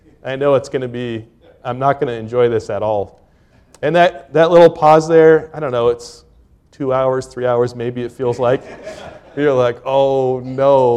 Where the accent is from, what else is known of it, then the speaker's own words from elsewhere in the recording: California, United States; So as a young man, I grew up in California, and we had Six Flags.